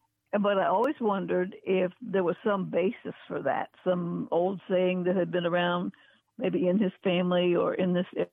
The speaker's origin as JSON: {"language": "English", "town": "Chesapeake", "region": "Virginia", "country": "United States", "said": "from Chesapeake, Virginia."}